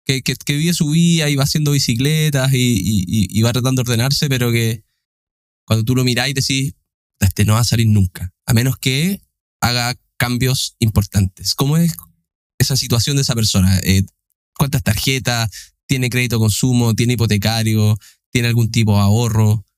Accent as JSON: {"language": "Spanish", "town": "Santiago", "region": "Santiago Metropolitan Region", "country": "Chile", "said": "bueno, yo soy santiaguino, así que tengo el sesgo"}